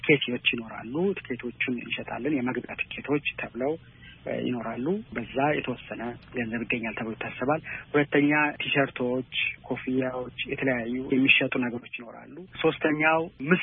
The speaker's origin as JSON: {"language": "Amharic", "town": "Bahir Dar", "region": "Amhara", "country": "Ethiopia", "tie": "born or raised there", "said": "ተወልጄ ያደኩት ባህር ዳር ከተማ ነው። ሁለተኛ ደረጃ ትምህርቴን ጣና ሐይቅ ትምህርት ቤት፣"}